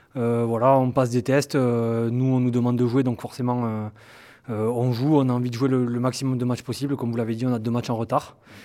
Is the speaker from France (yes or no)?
yes; Toulouse, Occitanie, France; j'ai 23 ans. Je suis originaire de Toulouse